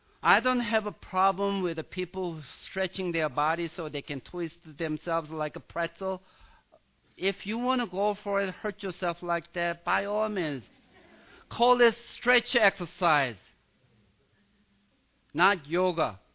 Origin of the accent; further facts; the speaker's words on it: Sweden; There is a great word from my home country, Sweden.